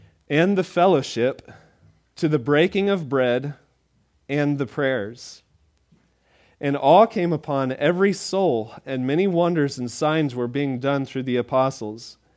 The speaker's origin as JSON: {"language": "English", "town": "Hutchinson", "country": "United States", "tie": "born or raised there", "said": "I hadn't been to a big town near my hometown, Hutchinson. I hadn't been there a while, but you know, I grew up in the area, so I knew the town"}